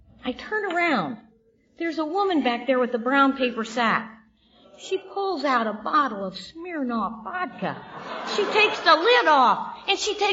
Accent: Scotland, United Kingdom; I grew up a lot in Scotland, and this coast reminds me of the coast of Scotland, the Firth of Forth.

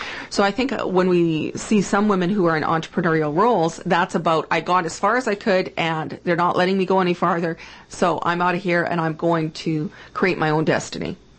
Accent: Canada; As a Canadian woman, that is sad. That bothers me. And I think it should bother every Canadian.

